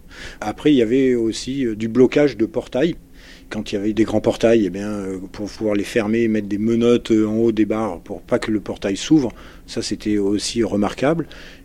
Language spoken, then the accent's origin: French; Auvergne-Rhône-Alpes, France; J'ai grandi dans le Vercors depuis l'âge de 10 ans où j'étais en pension au collège Sport Nature.